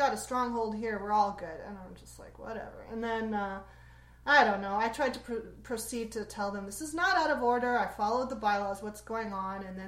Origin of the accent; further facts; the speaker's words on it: Los Angeles, California, United States; I'm from LA.